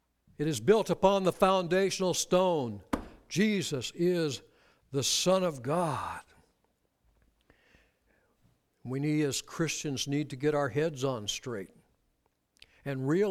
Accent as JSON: {"language": "English", "region": "California", "country": "United States", "tie": "born or raised there", "said": "Growing up in Southern California, we experienced earthquakes."}